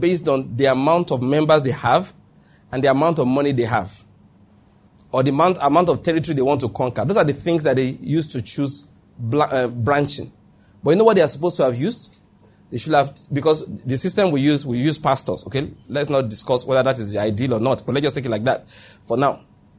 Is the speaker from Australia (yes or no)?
no; Nigeria; I'm a Nigerian citizen. I'm a Enugu resident.